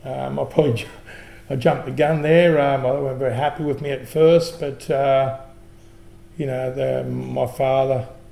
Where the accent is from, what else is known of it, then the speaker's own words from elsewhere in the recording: Sydney, New South Wales, Australia; the suburb compared to the suburb that I grew up in Woolloomooloo, I wouldn't compare.